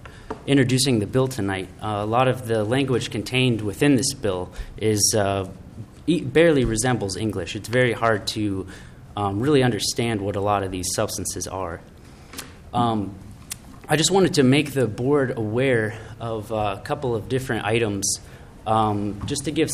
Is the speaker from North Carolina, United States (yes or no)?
no; Minneapolis, Minnesota, United States; I'm from Minneapolis, Minnesota